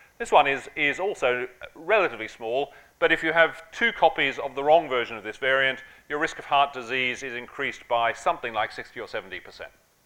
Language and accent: English; Australia; So you've heard that I'm Australian